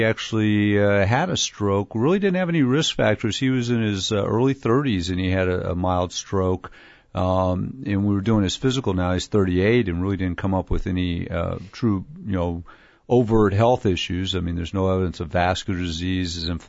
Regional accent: Texas, United States; accent: Texan; And nobody ever says that about my Texan accent.

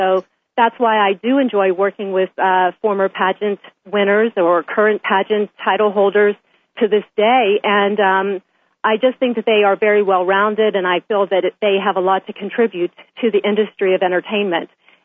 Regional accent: Uniontown, Pennsylvania, United States; I competed in 1972 in my very first pageant in my hometown of Uniontown, Pennsylvania in 1972

